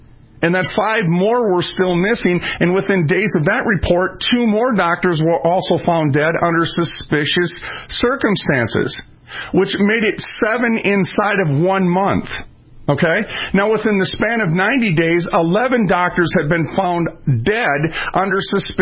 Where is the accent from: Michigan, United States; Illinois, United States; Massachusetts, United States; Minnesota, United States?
Minnesota, United States; Minneapolis; I'm from North Minneapolis.